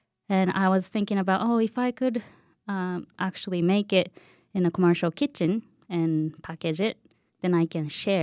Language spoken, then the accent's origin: English; Kumamoto, Japan; English is a second language; now in Ashland, United States; I'm born and raised in Japan. I'm from southern part of Japan, and I went to school. My hometown is called Kumamoto. I went to school in Nagasaki